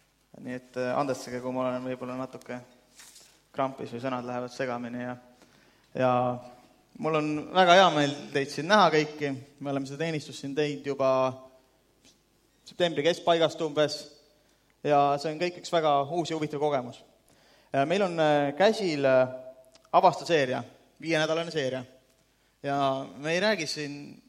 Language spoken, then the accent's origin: Estonian; Saku, Harju County, Estonia; Ma olen pärit Sakust, siit Tallinna lähedal 20 kilometrit seal, kus on see kurikuulus õlletehas, mis on viimased, ma ei tea, 100 aastat on Saku reklaamnägu. Ma olen kasvanud üles Sakus, mu vanemad on kristlased, ma olen pärit kristlikust perekonnast.